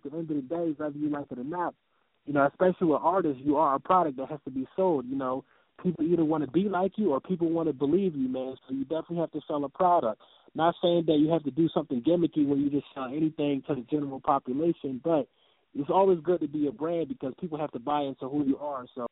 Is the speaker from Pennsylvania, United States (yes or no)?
yes; Philadelphia, Pennsylvania, United States; Of course, growing up in Philly, you know, you used to watch battles all the time.